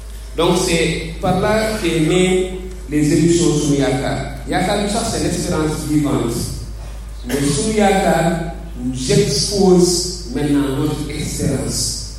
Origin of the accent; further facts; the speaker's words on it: Mauritania; also born or lived in Saint-Louis, Senegal; je suis né en République islamique de Mauritanie. J'ai grandi entre Saint-Louis et la Mauritanie. J'ai grandi parmi des musulmans.